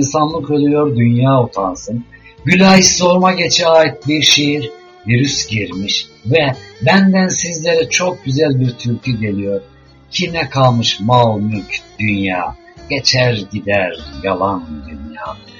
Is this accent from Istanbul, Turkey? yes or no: no; Trabzon, Turkey; born there; Tabii ki nerede doğmuşum, Trabzon'da aklıma gelen.